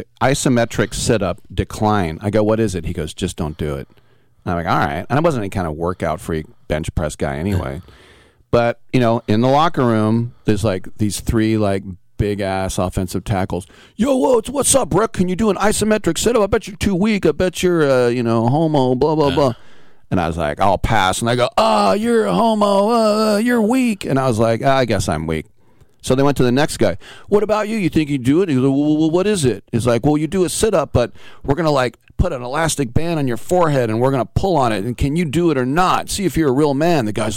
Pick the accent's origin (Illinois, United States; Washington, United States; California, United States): California, United States; Richmond; born there; Coach Carter on the show because Richmond High School, I was born in Richmond.